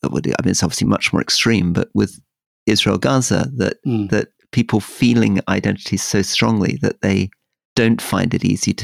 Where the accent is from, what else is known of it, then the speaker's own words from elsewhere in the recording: Scotland, United Kingdom; I'm a Scottish unionist and very, very proud of being Scottish and very proud of the United Kingdom